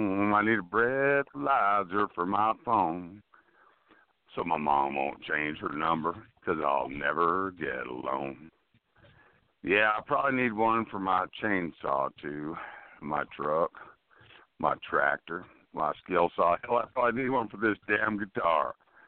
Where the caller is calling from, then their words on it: Tennessee, United States; I'm calling from Tennessee.